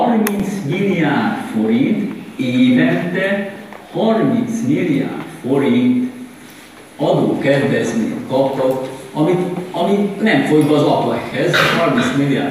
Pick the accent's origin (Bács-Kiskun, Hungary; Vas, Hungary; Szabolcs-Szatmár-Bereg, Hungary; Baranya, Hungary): Vas, Hungary; Szombathely; Mondjuk a szememmel van probléma, hogy ugyanígy mehetnék Szombathelyi vagyok.